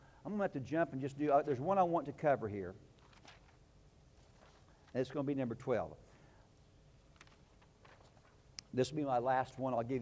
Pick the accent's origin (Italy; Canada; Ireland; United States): United States; Bone Gap, Illinois; I'm from Bone Gap. It's economically depressed.